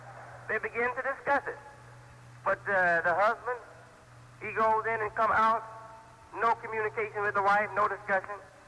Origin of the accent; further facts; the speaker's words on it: Chicago, Illinois, United States; also born or lived in Detroit; I'm an American, I was born here. I wasn't born on the moon, I was born here. Born in Detroit, Michigan, raised up from a little child, less than 1 year old, in Chicago. Been in Chicago for 43 years almost.